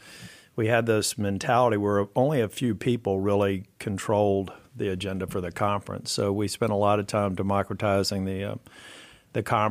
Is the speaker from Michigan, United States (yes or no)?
no; Jacksonville, Florida, United States; I grew up in Jacksonville, Florida. And on Saturdays, I would go to Mass. I'm Catholic.